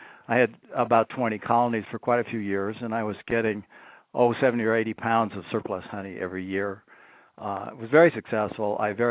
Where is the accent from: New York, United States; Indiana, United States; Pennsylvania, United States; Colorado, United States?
Colorado, United States; Denver; I didn't move into a city until I was about 9, and then I grew up in Denver.